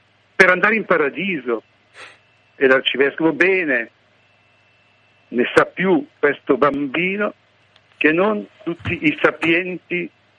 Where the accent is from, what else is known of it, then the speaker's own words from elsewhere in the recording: Sesto Calende, Lombardy, Italy; Sono di Sesto Calende.